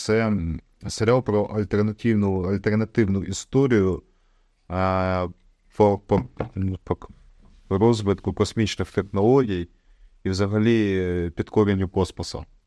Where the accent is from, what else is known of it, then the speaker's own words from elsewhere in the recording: Kharkiv, Kharkiv Oblast, Ukraine; Так, ми з Харкова, ми з Востока, так, ми 30 років розмовляли російською мовою, і тепер ми перейшли на українську.